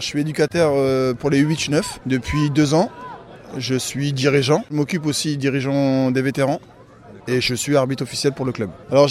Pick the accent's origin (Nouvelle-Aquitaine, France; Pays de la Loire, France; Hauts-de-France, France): Hauts-de-France, France; moi je suis pas de cette région-là, je suis de l'Oise, mais plus côté Crayois. Ça fait 4 ans que j'habite ici